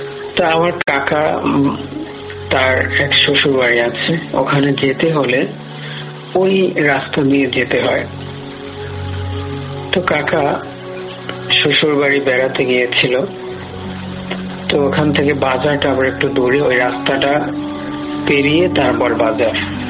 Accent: Jhalokati, Barisal Division, Bangladesh; moved away; বর্তমানে আমি প্রবাসে থাকি। আমার বাড়ি বরিশাল বিভাগ জালকাঠি জেলার কোনো এক গ্রামে।

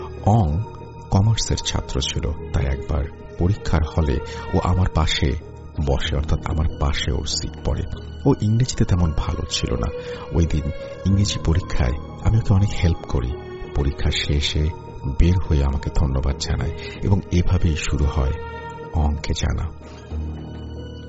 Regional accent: Chittagong Division, Bangladesh; আমাদের গ্রাম গহীন হওয়ায় আধুনিকতার ছোঁয়া তেমন লাগেনি। থানচি থেকে প্রায় 3 ঘন্টা মোটর সাইকেলে, তারপর পায়ে হেঁটে, আরও অনেক গভীরে ছোট ঝড়া পাহাড় পেরিয়ে আমাদের গ্রাম।

